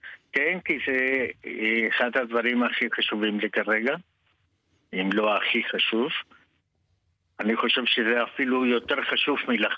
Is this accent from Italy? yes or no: no; Argentina; now in Israel; אני אומר לכולם, אני ארגנטינאי, אני אוהב חיבוקים ונשיקות.